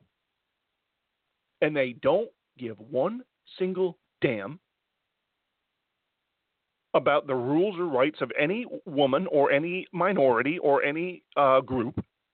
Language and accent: English; Ireland; And I'm telling you, as an Irishman